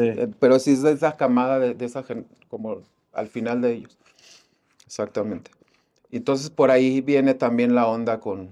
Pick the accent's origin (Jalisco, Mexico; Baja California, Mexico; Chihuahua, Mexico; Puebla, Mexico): Jalisco, Mexico; Guadalajara; also born or lived in Mexico City; después de vivir en Los Ángeles, me tocó regresar a Guadalajara. Vivimos como 3 años allá. Allá fui a la escuela y eso. Y Guadalajara, luego vine para Ciudad de México. Luego otra vez regresé a Guadalajara.